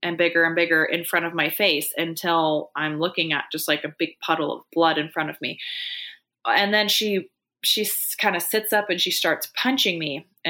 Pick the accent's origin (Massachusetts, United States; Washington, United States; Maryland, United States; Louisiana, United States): Washington, United States; but I'm from Washington State.